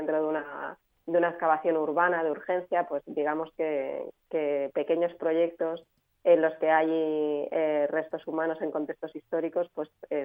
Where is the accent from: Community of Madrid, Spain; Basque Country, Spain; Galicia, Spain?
Community of Madrid, Spain; Madrid; now in Ibiza, Spain; Jo soy de Madrid.